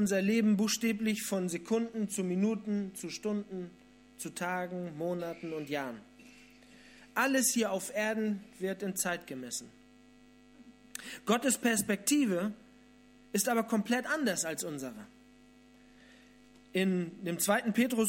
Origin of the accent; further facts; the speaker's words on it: Flensburg, Schleswig-Holstein, Germany; Ich komme aus Flensburg, der wohl beliebtesten Stadt Deutschlands.